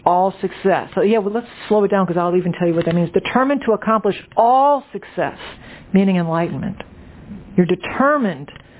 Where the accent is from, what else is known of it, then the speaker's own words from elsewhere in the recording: New Orleans, Louisiana, United States; now in New York, United States; When I first moved to New York, I could never get on the subway because I'm from New Orleans, where we're all pretty slow.